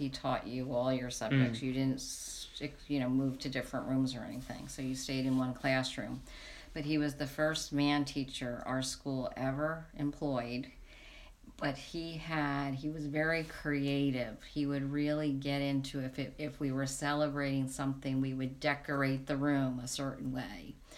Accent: Princeton Junction, New Jersey, United States; I grew up in Princeton Junction, and I lived on the same street for about 20 years.

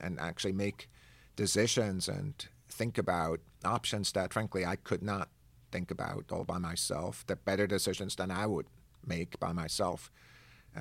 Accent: Switzerland; where I grew up in the Swiss mountains

